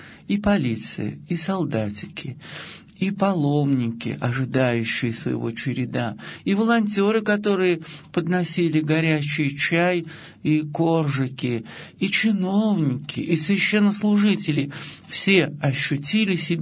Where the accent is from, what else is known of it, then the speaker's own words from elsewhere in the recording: Ural, Russia; Чем же мы, уральцы, хуже?